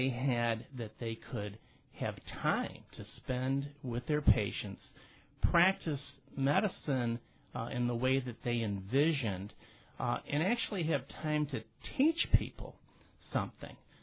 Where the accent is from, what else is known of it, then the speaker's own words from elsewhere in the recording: Rochester, New York, United States; born there; Right. Well, I was born in Rochester